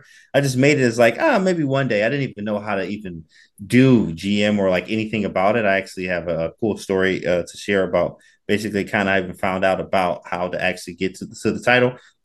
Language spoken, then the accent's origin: English; Detroit, Michigan, United States; So for me, I grew up in Detroit, Michigan.